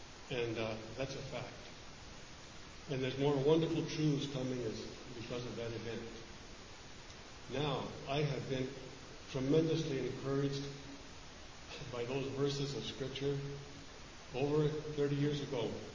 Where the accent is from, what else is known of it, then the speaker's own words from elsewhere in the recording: Santa Fe, New Mexico, United States; I'm from Santa Fe, and I had the reputation of being an athlete. And so, you get to know the whole town.